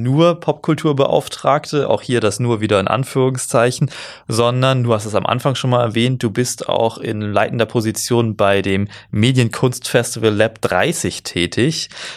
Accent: Karlsruhe, Baden-Württemberg, Germany; Karlsruhe verschlagen sollte, meine Heimatstadt

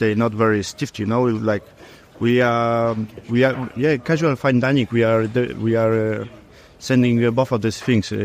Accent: Poland; English is a second language; So I'm from Poland, but I'm not going to put the Polish ingredients on the plate because we're going to change completely the concept.

